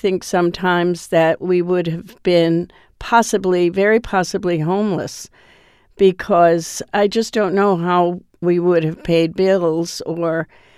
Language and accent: English; Providence, Rhode Island, United States; I'm from Providence, Rhode Island.